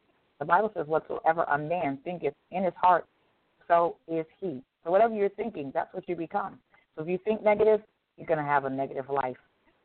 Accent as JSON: {"language": "English", "town": "Detroit", "region": "Michigan", "country": "United States", "tie": "born or raised there", "said": "as my friend Pamela says, Detroit homie. We use that word anymore, but okay, it'll work for today. Another Detroit native."}